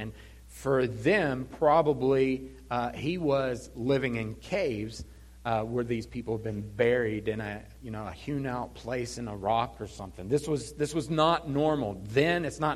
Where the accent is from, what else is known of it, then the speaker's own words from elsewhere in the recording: Blacksburg, Virginia, United States; So I grew up in Luster's Gate area of Blacksburg.